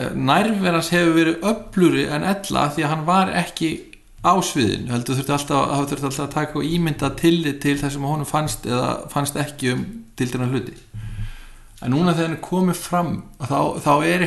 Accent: Akranes, Western Region, Iceland; þegar ég var allast upp á Akranesi og í yngri flokkunum þar

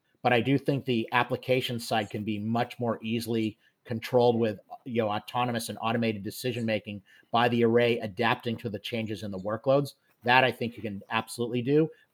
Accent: California, United States; I am from Silicon Valley, as you guys know, and we really do have earthquakes.

